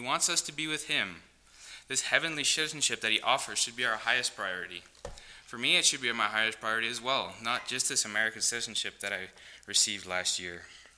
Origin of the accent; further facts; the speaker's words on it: South Africa; now in United States; I'm an immigrant from South Africa. It is almost by coincidence, maybe, that exactly 1 year ago today, my family and I received our American citizenship